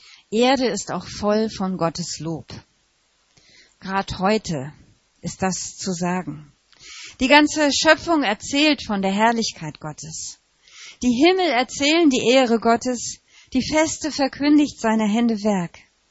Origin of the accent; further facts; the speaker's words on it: Hamburg, Germany; Ich als Hamburgerin denke zum Beispiel an St. Nikolai.